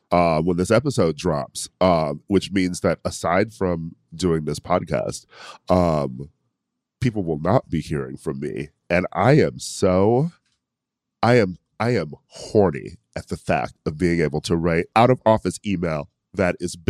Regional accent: Milwaukee, Wisconsin, United States; I'm from Milwaukee. So if I visit home, just the travel alone to be like, oh, okay, I'm going to go to Chicago while I'm already in Milwaukee

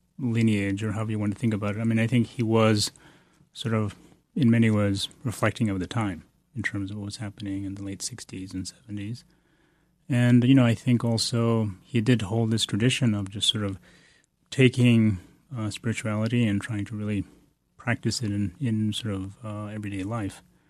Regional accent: Bodh Gaya, Bihar, India; Well, I was born in India, in Bodh Gaya, which is the place of the Buddha's enlightenment. And my mother, who was also from Tibet and was trained and a nun and practicing. And so I grew up

